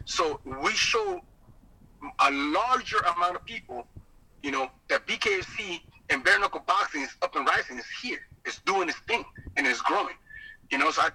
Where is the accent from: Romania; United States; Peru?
Peru; English is a second language; But I definitely have to fight in front of my hometown people in my land in Peru.